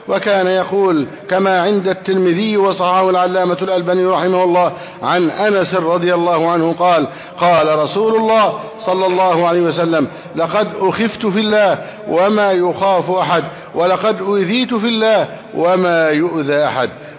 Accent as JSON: {"language": "Arabic", "country": "Egypt", "said": "اللهم احفظ بلدنا مصر أمنا أمانا"}